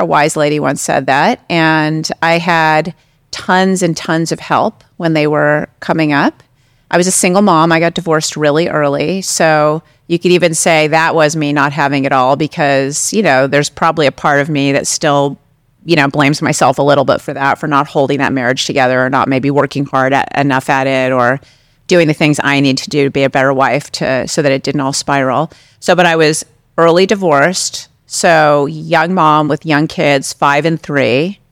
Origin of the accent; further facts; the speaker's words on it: Los Angeles, California, United States; I was born and raised in Los Angeles. We still live in Los Angeles, you know